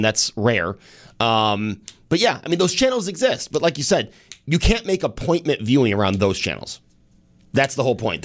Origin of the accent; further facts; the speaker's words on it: Syracuse, New York, United States; born there; Well, I was born in Syracuse, so there.